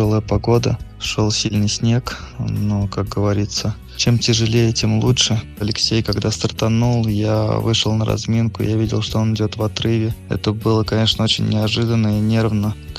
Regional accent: Nizhny Novgorod Oblast, Russia; Я вырос на Щелковском хуторе там же

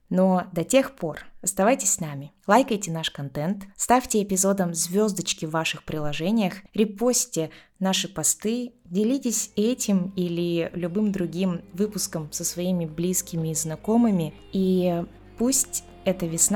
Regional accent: Tuva, Russia

